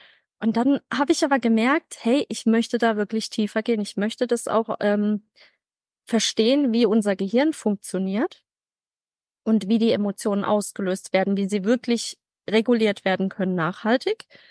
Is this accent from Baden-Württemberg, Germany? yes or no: yes; Karlsruhe, Baden-Württemberg, Germany; 36 Jahre alt. Ich komme aus Karlsruhe